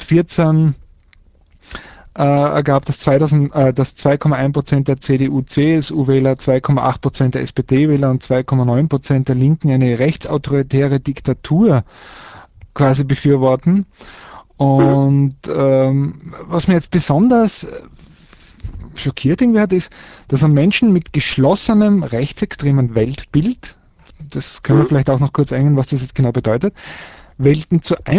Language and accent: German; Austria; Also ich bin Österreicher, kenne mich da nicht so aus mit dem Deutschen.